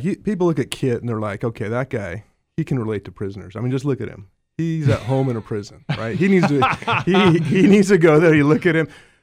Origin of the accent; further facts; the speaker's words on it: Los Alamos, New Mexico, United States; I grew up in Los Alamos.